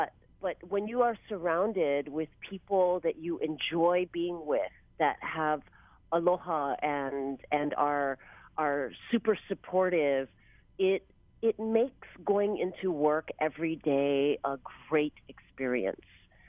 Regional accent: Hawaii, United States; use my experiences growing up in Hawaii.

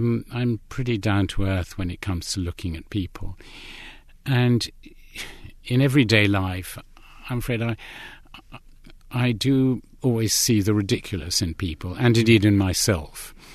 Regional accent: London, United Kingdom; I grew up in London, it was a very Polish home. My parents were Polish exiles as a result of the communist takeover of Poland in the Second World War.

